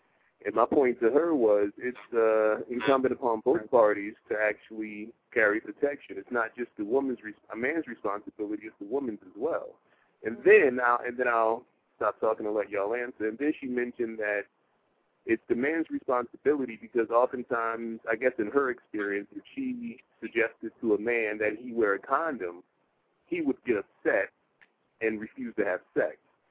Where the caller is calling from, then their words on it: New Jersey, United States; Calling from New Jersey.